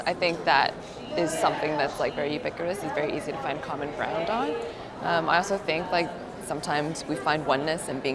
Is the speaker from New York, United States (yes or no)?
no; Washington, United States; American, Asian Americans, but we're ethnically Chinese. Growing up is great. I grew up in the suburbs of Washington State, very like 30 minutes south of Seattle in a town called Federal Way. It was really nice. I think it was like a very middle class neighborhood experience.